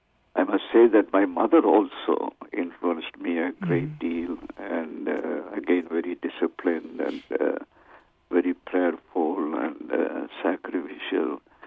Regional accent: Chennai, Tamil Nadu, India; I grew up in Chennai, a city in South India, formerly known as Madras. And I had my school education as well as college education in that city.

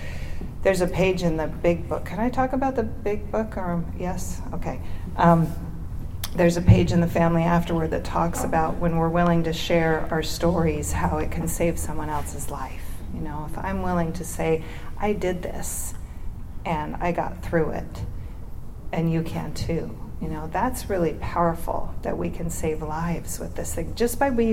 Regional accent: Solvang, California, United States; Growing up in Solvang was interesting. The family down the street didn't like me playing with their daughters because I'm only a quarter Danish, and you know, they were full-blooded Danes. So I grew up feeling a little different, and like I didn't fit in.

